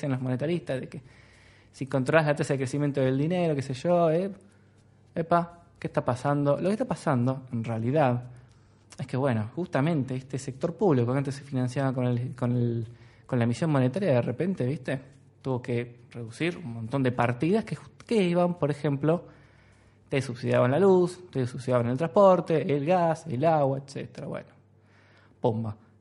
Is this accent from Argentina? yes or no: yes; Argentina; soy economista, soy argentino